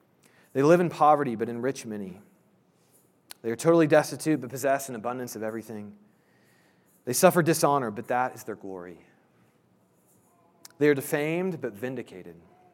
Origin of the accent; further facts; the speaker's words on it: Indianapolis, Indiana, United States; I grew up in Indianapolis. So I've been a Colts fan most of my life